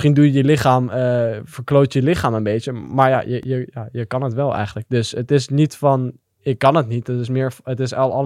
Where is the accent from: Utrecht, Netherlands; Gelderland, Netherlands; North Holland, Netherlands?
North Holland, Netherlands; Amsterdam; Ik kom uit Amsterdam-Zuid, dus dat zegt eigenlijk al genoeg.